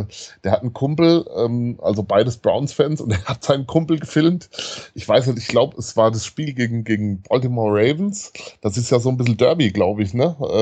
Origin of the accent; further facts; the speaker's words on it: Rhineland-Palatinate, Germany; ich bin Lautern-Fan, ich komme aus der Region.